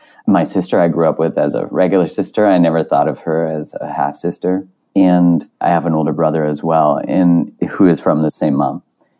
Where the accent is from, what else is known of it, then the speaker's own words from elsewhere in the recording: Calgary, Alberta, Canada; So I grew up in Calgary, which is when I was growing up was about 600,000-700,000 people, and it's on the east side of the Rockies.